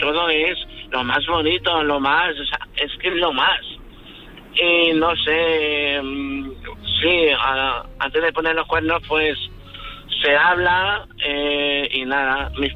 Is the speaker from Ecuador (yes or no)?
no; Marines, Valencian Community, Spain; Yo tengo 43 años y desde mis 23 soy conductor de autobús. Vale, soy de Valencia, Marines, Valencia.